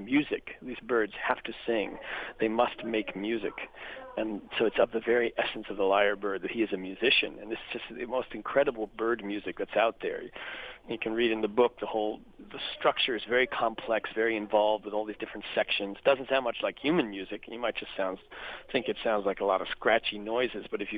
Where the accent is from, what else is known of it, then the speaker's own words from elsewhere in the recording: Connecticut, United States; And I grew up in Connecticut, and I read in the local paper about this Connecticut musician named